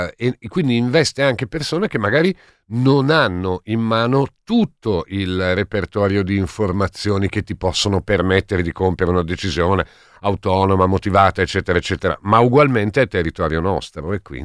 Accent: San Donato Milanese, Lombardy, Italy; io sono di San Donato, minacciato dal nuovo stadio

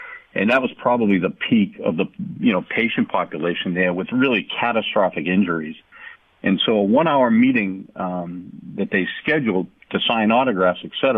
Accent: Reading, Massachusetts, United States; I did, in fact. I grew up in Reading.

